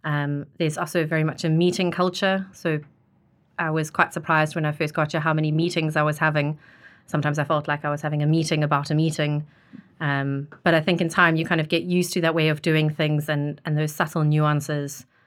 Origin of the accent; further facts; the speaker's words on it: Cape Town, Western Cape, South Africa; now in London, United Kingdom; So born and bred in Cape Town, South Africa. It's a beautiful place if you haven't been. Grew up in Cape Town